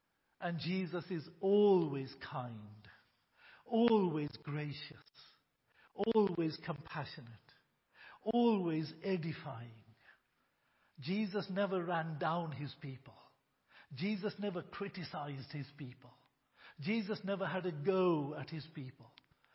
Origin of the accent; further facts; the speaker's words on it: India; I'm an Indian. I like spicy food.